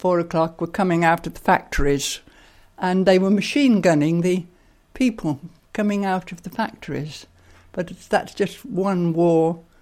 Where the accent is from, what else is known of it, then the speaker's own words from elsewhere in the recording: United Kingdom; because we're definitely not Europeans. I mean, we're British and that's it.